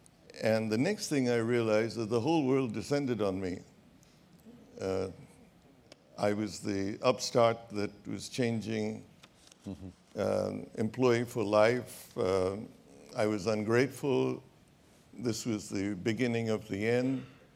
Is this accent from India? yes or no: yes; India; we were not astrologers, although we came from India